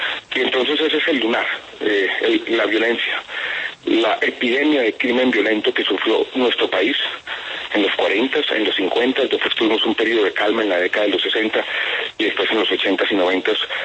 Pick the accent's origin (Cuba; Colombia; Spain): Colombia; Medellín, Antioquia; cuando yo crecí en Medellín, y usted era un adolescente por allá